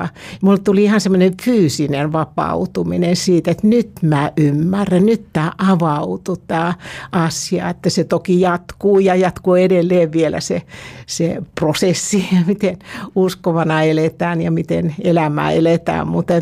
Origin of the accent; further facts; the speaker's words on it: Uusimaa, Finland; born there; Mä olen syntynyt karjalaisperheeseen Itä-Uudellamaalla vanhempien evakkomatkan jälkeen.